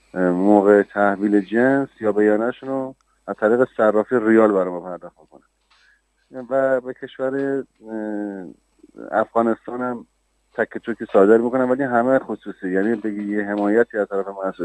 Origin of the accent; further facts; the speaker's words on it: Iran; میخوندن میدونن ما ایرانیم،